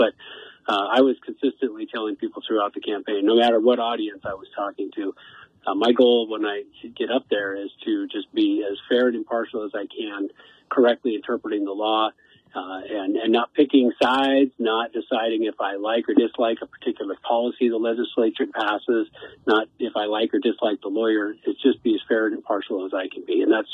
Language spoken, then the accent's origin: English; Montana, United States; So I went to University of Montana in Missoula. I grew up in Montana.